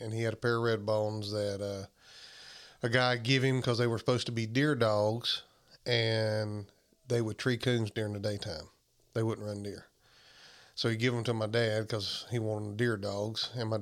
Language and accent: English; Webb, Alabama, United States; I'm from Southeast Alabama. If most people should know that, if they don't already, from a little community called Webb, Alabama.